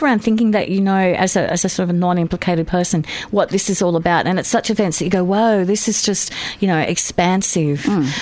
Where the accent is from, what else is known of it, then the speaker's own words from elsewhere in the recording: Sydney, New South Wales, Australia; Sydney's my hometown, but that doesn't matter.